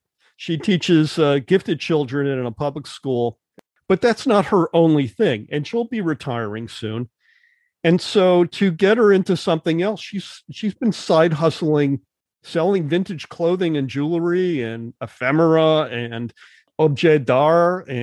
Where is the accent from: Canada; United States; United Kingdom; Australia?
United States; New Haven, Connecticut; I'm going to take you back to when I was about 5 or 6 years old growing up in New Haven, Connecticut.